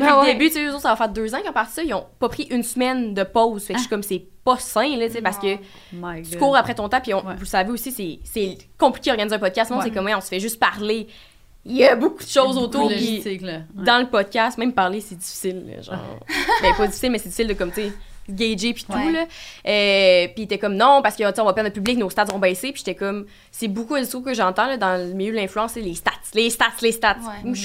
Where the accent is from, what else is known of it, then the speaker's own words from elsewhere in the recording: Quebec, Canada; accent: Bas-du-Fleuve; je parle pas anglais dans la vie, j'ai un accent du bas du fleuve